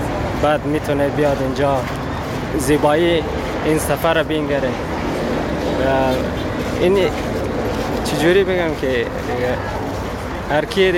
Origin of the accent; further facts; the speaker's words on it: Afghanistan; now in Australia; اصالتا افغانی هستم. خب اونجا زندگی میکنم.